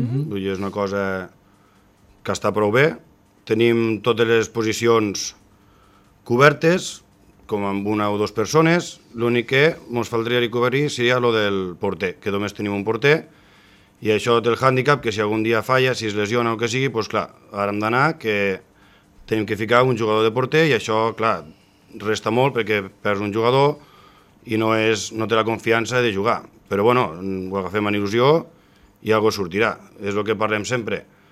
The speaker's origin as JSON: {"language": "Catalan", "town": "Benissanet", "region": "Catalonia", "country": "Spain", "said": "perquè sóc molt de Benissanet. Los que em coneixen ja saben que sóc molt patriota."}